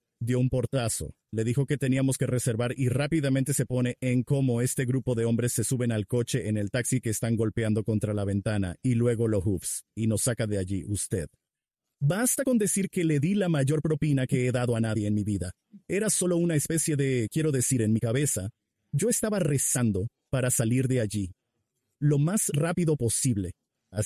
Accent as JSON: {"language": "Spanish", "town": "Tulare", "region": "California", "country": "United States", "tie": "born or raised there", "said": "nací en el Valle Central de California. Nacido y criado mucho en la ciudad de Tulare, California, que es una zona rural. Tenemos una proporción de 3 a 1 por persona en mi condado y crecí en una granja lechera a la que habían emigrado mis padres."}